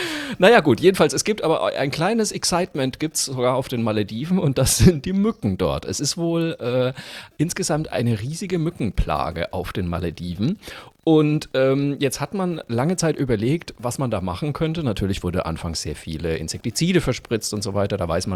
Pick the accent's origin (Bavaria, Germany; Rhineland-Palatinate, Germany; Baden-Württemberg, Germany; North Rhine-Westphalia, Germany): Bavaria, Germany; ich bin ja Franke